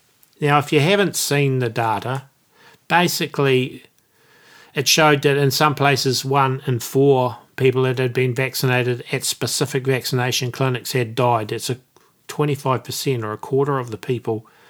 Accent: New Zealand; Now, as a New Zealander, the New Zealand government is actually put an injunction

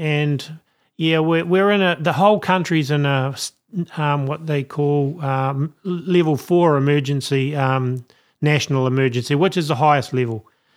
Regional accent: New Zealand; as a New Zealander at the moment, we're going through

